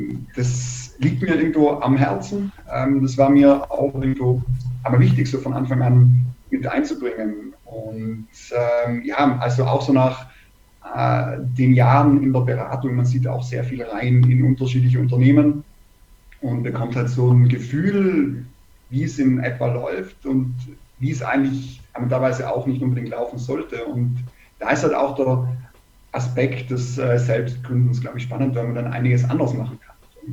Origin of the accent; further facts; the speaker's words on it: Trentino-Alto Adige, Italy; now in Munich, Germany; Ich bin ein Kind der Berge, also ich komme aus Südtirol, bin da eben auch schon in der Kindheit, Jugend sehr viel Fahrrad gefahren, habe diese Leidenschaft dann vor etwas mehr als 5 Jahren auch nach München mitgebracht